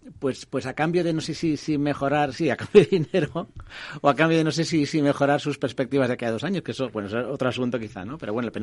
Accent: Bilbao, Basque Country, Spain; también soy bilbaíno, me toca más de cerca

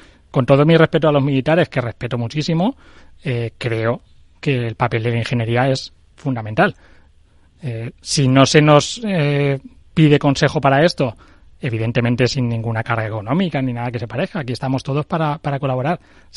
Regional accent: Torrent, Valencian Community, Spain; Mi pueblo se ha organizado en Torrent, ayuda al municipio de al lado, que es Picaña.

